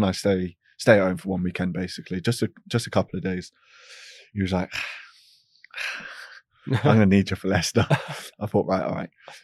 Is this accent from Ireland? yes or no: yes; Leinster, Ireland; The first call-up was, I was back in Leinster, back in my hometown. I was with Danny, with my brother, and my sister.